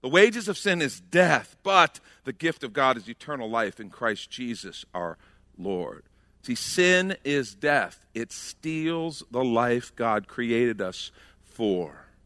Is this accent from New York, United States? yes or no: no; Illinois, United States; we grew up outside of Chicago.